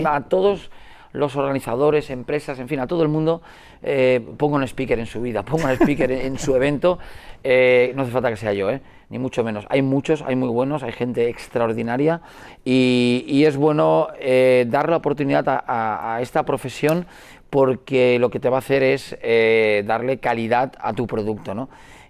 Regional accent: L'Hospitalet de Llobregat, Catalonia, Spain; de poder decir que soy de Hospitalet, que soy de Belviche y que me encanta mi ciudad

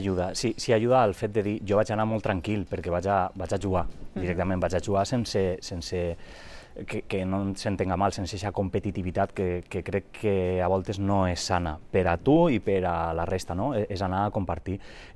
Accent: Alicante, Valencian Community, Spain; també vaig sentir tremendament orgullós quan vaig representar Alacant a la meva terreta, no?

